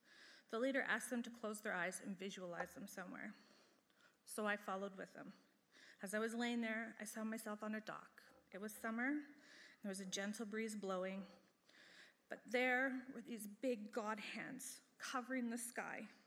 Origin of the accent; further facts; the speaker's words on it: Edmonton, Alberta, Canada; born there; I was born in Edmonton in January of 1980.